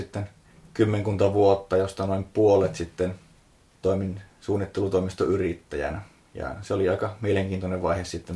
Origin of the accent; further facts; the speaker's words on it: Joensuu, North Karelia, Finland; Olen syntynyt tuolla Joensuussa. Siellä olen ollut näitä viimeisiä vuosia lukuun ottamatta koko elämäni ja kasvanut ja varttunut.